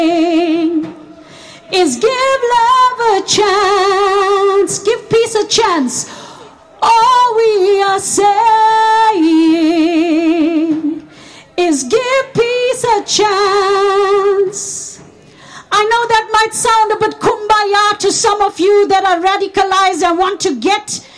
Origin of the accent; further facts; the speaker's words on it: South Africa; now in Netherlands; As a South African